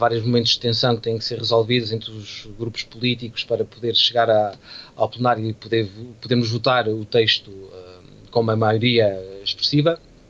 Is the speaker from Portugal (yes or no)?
yes; Portugal; e como bom português que sou e que somos